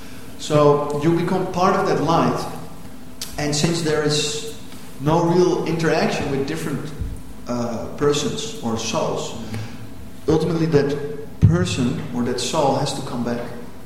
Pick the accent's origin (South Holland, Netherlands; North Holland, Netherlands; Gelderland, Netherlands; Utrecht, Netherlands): North Holland, Netherlands; Amsterdam; I'm from Amsterdam, so I know all about these things.